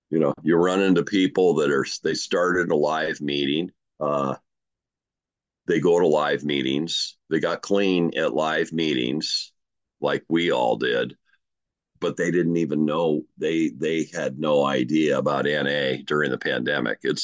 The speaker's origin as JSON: {"language": "English", "town": "Seattle", "region": "Washington", "country": "United States", "tie": "born or raised there", "said": "I grew up in Seattle. I'm a homeboy."}